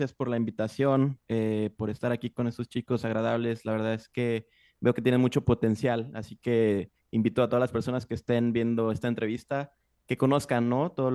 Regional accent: Tetecala, Morelos, Mexico; aquí en mi pueblo, Tetecala, Morelos

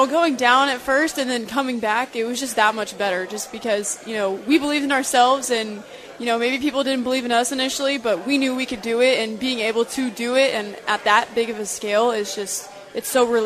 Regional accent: Dallas, Texas, United States; oh, we get to go watch you play TCU because I'm from Dallas.

